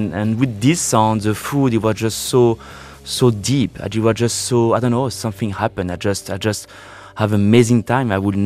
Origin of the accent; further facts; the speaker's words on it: Bourgogne-Franche-Comté, France; English is a second language; I'm from the country. I'm a redneck from Burgundy, guys.